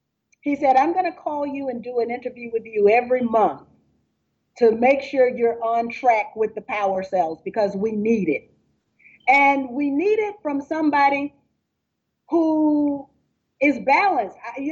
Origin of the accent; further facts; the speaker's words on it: the South, United States; me having to sit down with the Klan because I'm from the South.